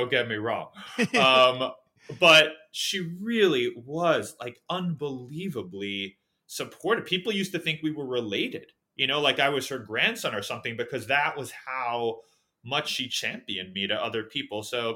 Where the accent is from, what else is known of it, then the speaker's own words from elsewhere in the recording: New York City, New York, United States; one of the amazing things about growing up in New York City, and people always say to me, wow, that's so weird that you grew up in New York City.